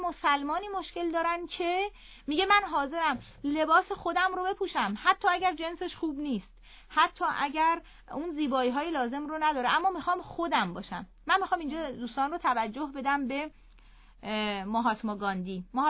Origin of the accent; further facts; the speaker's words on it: Iran; ایرانی بودن ما انتخابی نبوده. من و تو این کشور متولد شدیم